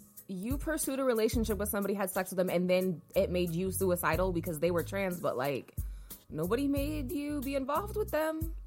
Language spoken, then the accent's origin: English; United States; I'm so American, right?